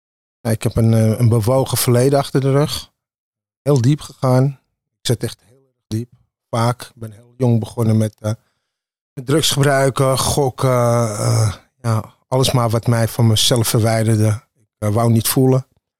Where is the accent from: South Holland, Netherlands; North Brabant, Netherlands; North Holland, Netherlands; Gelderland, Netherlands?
North Holland, Netherlands; Amsterdam; born there; 46 jaar, woon in Amsterdam, geboren in Amsterdam. Mijn vader komt uit Jemen, mijn moeder uit Casablanca.